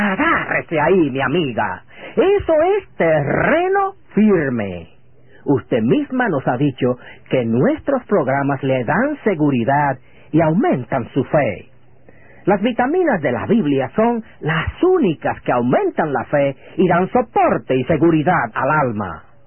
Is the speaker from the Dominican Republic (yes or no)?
yes; Dominican Republic; cuando me preguntan de dónde soy, y respondo, de la República Dominicana, donde todo el mundo hace lo que le da la gana.